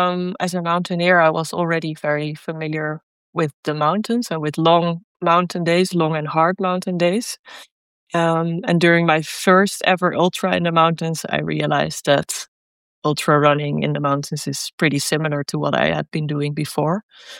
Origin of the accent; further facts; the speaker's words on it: Netherlands; English is a second language; I'm a runner from the Netherlands.